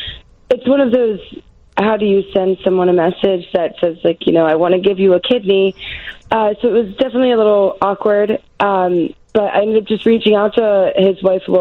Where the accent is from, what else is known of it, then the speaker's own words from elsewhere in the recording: Pittsburgh, Pennsylvania, United States; I am from Pittsburgh.